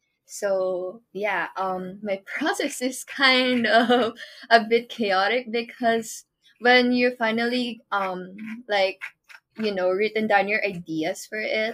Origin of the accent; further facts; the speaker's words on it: Philippines; maybe she's Filipino because I'm Filipino.